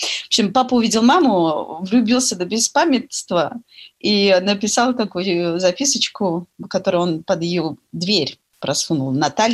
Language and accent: Russian; France; now in Moscow, Russia; Я родилась в Москве, и там уже когда мне был год, перевезли меня жить во Францию, и там я прожила, на самом деле, до ноября 1999 года, когда я переехала жить в Москву.